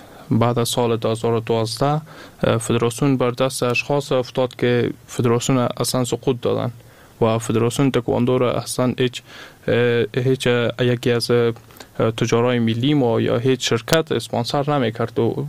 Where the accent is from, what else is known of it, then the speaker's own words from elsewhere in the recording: Afghanistan; ما از افغانستان هستم، از مردم افغانستان هستم. میره در هیچ رسانه من نگفتیم که از کدام ولایت هستم. خب از شما هستم، از هر جایی که هستم از افغانستان هستم.